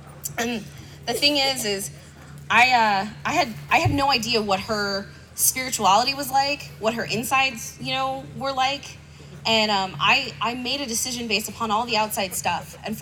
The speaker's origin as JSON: {"language": "English", "town": "Boulder", "region": "Colorado", "country": "United States", "tie": "born or raised there", "said": "I'm from Boulder, Colorado, and that's where I live. That's where I was raised"}